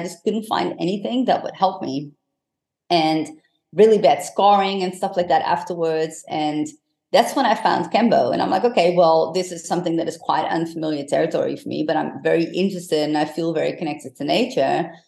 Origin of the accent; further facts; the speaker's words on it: Amsterdam, North Holland, Netherlands; So yeah, I grew up in Amsterdam in the Netherlands, and I had a turbulent childhood